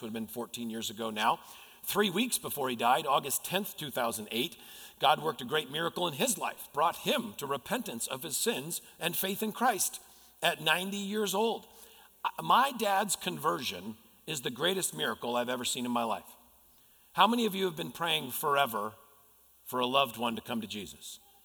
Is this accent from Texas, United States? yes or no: no; Connecticut, United States; When I was born, I grew up in Connecticut.